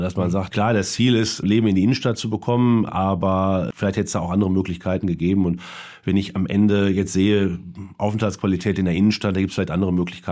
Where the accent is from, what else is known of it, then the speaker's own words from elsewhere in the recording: Bochum, North Rhine-Westphalia, Germany; ich bin in Bochum zur Schule gegangen, an der Graf-Engelbert-Schule habe ich Abi gemacht, bin hier aufgewachsen